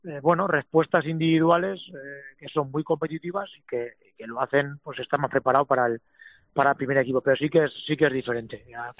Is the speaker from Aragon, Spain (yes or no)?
yes; Aragon, Spain; Como aragonés y en este caso pues seguidor un poco del Real Zaragoza